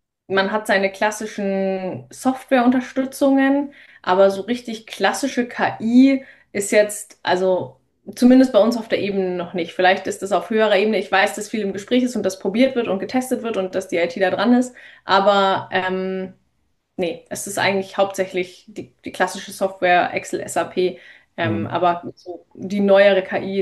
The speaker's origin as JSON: {"language": "German", "region": "Bavaria", "country": "Germany", "tie": "born or raised there"}